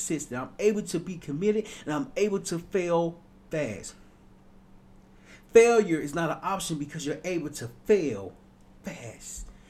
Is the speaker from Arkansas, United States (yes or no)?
yes; Little Rock, Arkansas, United States; When I was young, growing up in Little Rock, Arkansas